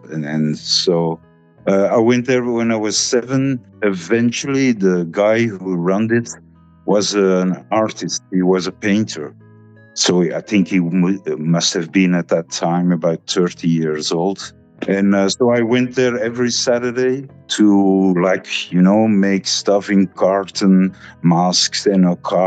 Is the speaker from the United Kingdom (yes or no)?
no; Antwerp, Flanders, Belgium; also born or lived in France; I'm from Antwerp, Belgium, and I'm an artist. I'm a painter. I was born in Antwerp, so I stayed there until I was about 26, I suppose. And then I lived for about 10 years to France.